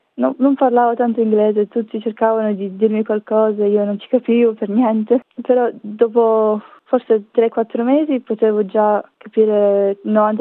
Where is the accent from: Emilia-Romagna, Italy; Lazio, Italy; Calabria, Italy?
Lazio, Italy; Rome; also born or lived in Moscow; Io sono nata a Roma, però subito dopo siamo trasferiti a Mosca per un po' e viaggiavo molto spesso da Roma a Mosca, quindi sono cresciuta in tutti e due paesi.